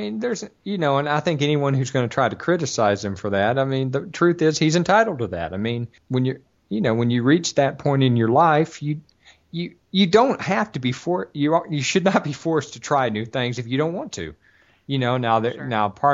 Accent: the South, United States; Part of it is growing up in the South, the culture and the environment and the people are very storytelling worthy

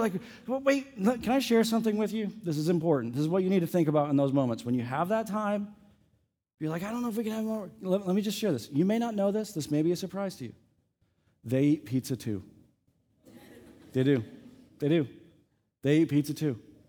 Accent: Midwest, United States; Now, I come from the Midwest. I grew up on a farm in the Midwest, okay?

